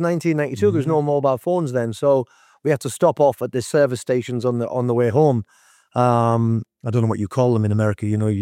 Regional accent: Hartlepool, North East England, United Kingdom; So I went into training in my hometown club of Hartlepool. That was the club I paid for. That's where I came through the youth setup and got a professional contract when I was 18.

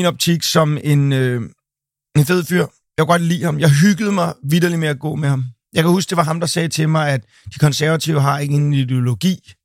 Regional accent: Amager, Capital Region of Denmark, Denmark; born there; på grund af, at jeg er født ud på Amager

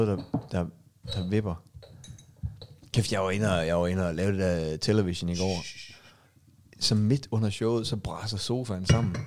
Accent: Varde, Region of Southern Denmark, Denmark; accent: Varde; det var jo bare sådan en vardegensisk accent.

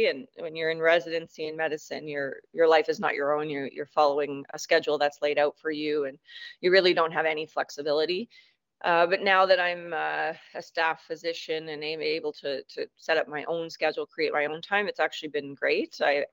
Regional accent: Canada; But I will say that as a Canadian

